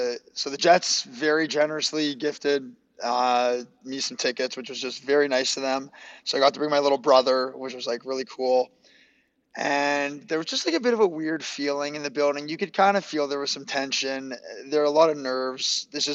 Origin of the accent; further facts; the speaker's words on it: Winnipeg, Manitoba, Canada; So I was born and raised in Winnipeg.